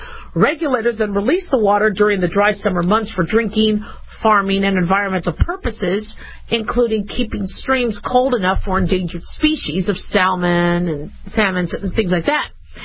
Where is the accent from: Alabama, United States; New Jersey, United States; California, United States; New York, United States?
California, United States; now in Nevada, United States; I think it's a beautiful state. I'm from California.